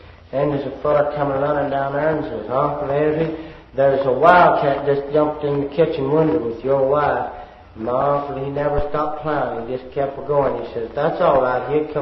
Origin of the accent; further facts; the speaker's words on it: Oklahoma City, Oklahoma, United States; moved away; From Oklahoma City.